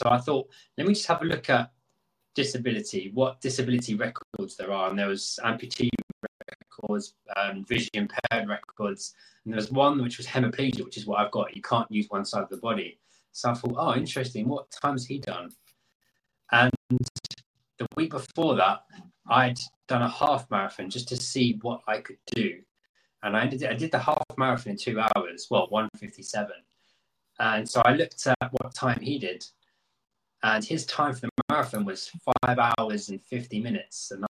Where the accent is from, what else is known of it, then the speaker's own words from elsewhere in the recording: London, United Kingdom; I'm from London, England.